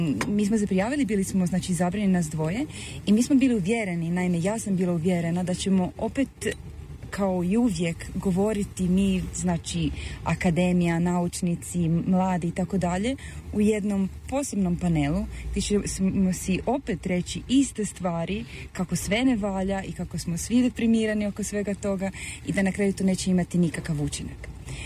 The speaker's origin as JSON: {"language": "Croatian", "country": "Italy", "tie": "born or raised there", "second_language": "Croatian", "said": "ja se ispričavam za razinu mog hrvatskog jezika, jer pošto sam ja kao dijete dijaspore odrasla u Italiji, vjerojatno nisu mi svi padeži na mjestu."}